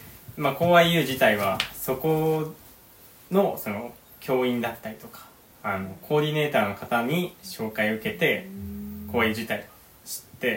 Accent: Nakatsu, Oita, Japan; 中津市内のこう、まあ、出身っていうか中津の子なんですけど、ルーツはね、今日おじいちゃんのおばあちゃん来ていただいてるんですけど、檜山寺の方にあるらしくて、ルーツが、

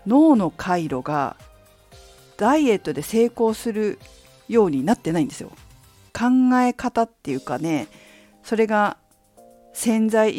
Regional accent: Fukushima, Japan; now in Tokyo, Japan; 私も福島県福島市出身なので、2月は超寒いということを知っております。

